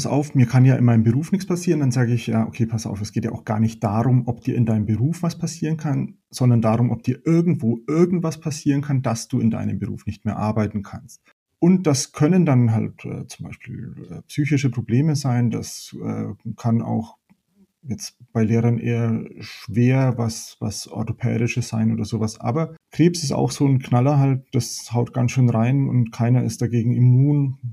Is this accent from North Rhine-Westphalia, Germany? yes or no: no; Nuremberg, Bavaria, Germany; born there; Ich bin gebürtiger Nürnberger. Das hört ihr zwar nicht, weil ich also ich habe tatsächlich kein Dialekt, aber eine dialektale Färbung natürlich.